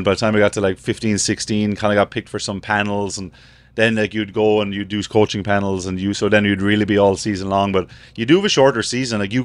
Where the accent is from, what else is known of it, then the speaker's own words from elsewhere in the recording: Ireland; now in United States; You're so naive growing up in Ireland. I'd never seen grass go dormant.